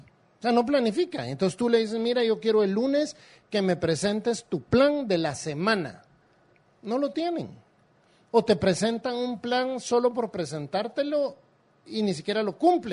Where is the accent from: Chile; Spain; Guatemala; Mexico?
Guatemala; no sé si como seres humanos o como guatemaltecos no nos gusta mucho el tema de los procesos